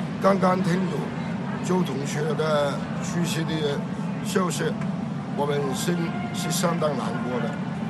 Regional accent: Hong Kong; 我们香港人

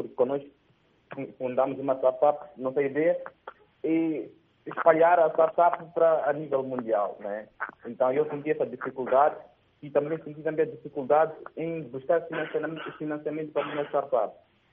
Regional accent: Mozambique; E na África, eu sou de Moçambique, nesse caso

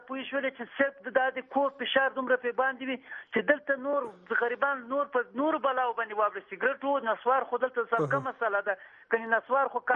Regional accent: Iran; زه خو خاکسر د ایران نه یم.

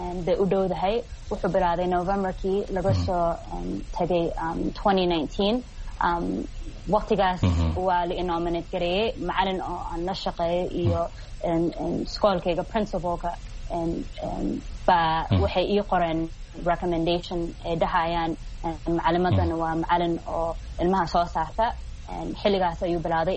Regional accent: United States; maadaama aan Soomaali ahay Mareykanna aan ku dhashay oo ku soo koray

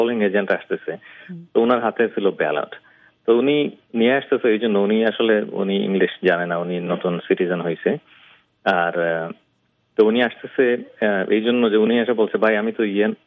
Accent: Bangladesh; তো আমরা বাংলাদেশি, আমরা খুবই অ্যাক্টিভ এই এই এরিয়াতে

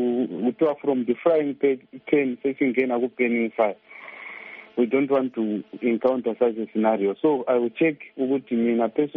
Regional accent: Binga, Matabeleland North, Zimbabwe; When I came here, I'm from Binga.

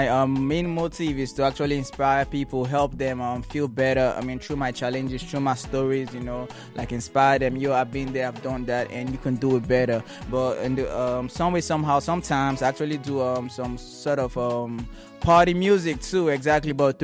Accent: Abia, Nigeria; I'm from Abia State in Nigeria

